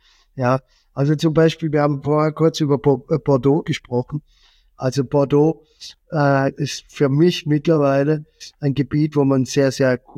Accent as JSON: {"language": "German", "region": "Baden-Württemberg", "country": "Germany", "said": "Ja, und bei uns in Baden war das tatsächlich so, dass dann diejenigen, die die Massenprodukte machen, dann immer gesagt haben, was ist gut."}